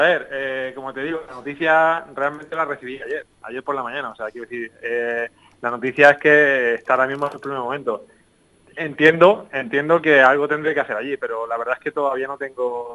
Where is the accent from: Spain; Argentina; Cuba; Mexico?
Spain; Jumilla, Region of Murcia; al final pues yo soy de Jumilla, ¿no?